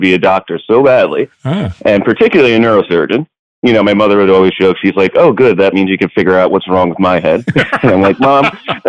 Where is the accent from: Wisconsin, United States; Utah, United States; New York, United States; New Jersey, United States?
New Jersey, United States; Bergenfield; also born or lived in Livingston; I was born in New Jersey, actually in Livingston, but I grew up in a town in northern Jersey called Bergenfield. It's like an average-sized suburban town, very much like what you would call like normal East Coast American life.